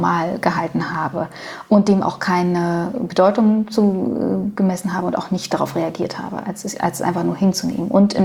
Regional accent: Berlin, Germany; Ich bin im ostdeutschen Umfeld groß geworden. Also ich bin im Osten geboren, Ost-Berlin geboren.

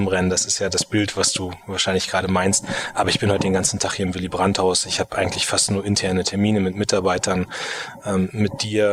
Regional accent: Munster, Lower Saxony, Germany; Meine Heimatstadt selbst ist Munster, kennt man als größten Heeresstandort, also Bundeswehrstandort. Und genau, da lebe ich auch immer noch, aber natürlich mittlerweile auch sehr viel in Berlin.

